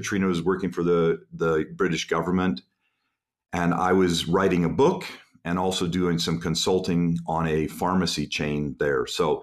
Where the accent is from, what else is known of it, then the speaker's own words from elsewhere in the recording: Ecuador; also born or lived in Canada / New Guinea; I was born in Canada of American parents. And then we went down to Ecuador. My dad was a pilot with a Christian organization. And we went down there. And so I grew up on the edge of the Amazon.